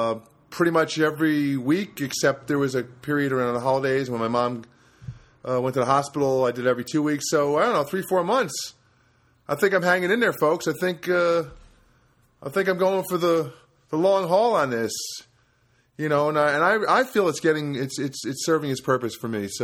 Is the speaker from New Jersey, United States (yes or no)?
yes; New Jersey, United States; Even as a kid, I grew up in New Jersey, and we would play it when it's cold